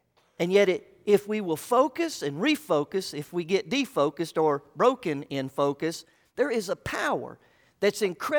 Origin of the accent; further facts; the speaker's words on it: Orlando, Florida, United States; I'm from Orlando, Florida, and one of the things that I grew up in and around was oranges. I grew up in an orange grove.